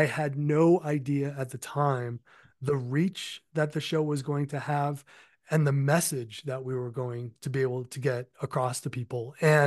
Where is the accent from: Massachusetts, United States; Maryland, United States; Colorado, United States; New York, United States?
Massachusetts, United States; Somerset; yes, my upbringing in southeastern Mass. I grew up in Somerset, so I'm sure you're